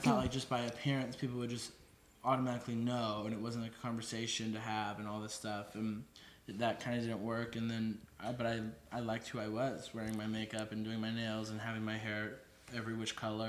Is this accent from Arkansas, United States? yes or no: yes; Arkansas, United States; obviously, growing up in Arkansas, I wasn't around that. And then when I moved here, I went to a Christian college.